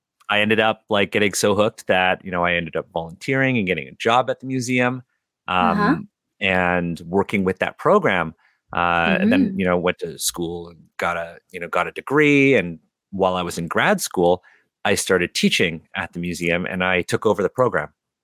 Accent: Canada; I'm a Canadian podcaster, game designer, and cultural consultant.

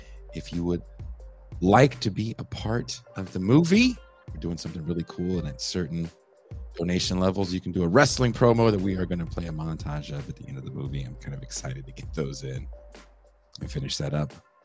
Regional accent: California, United States; I'm a Californian, we just don't care.

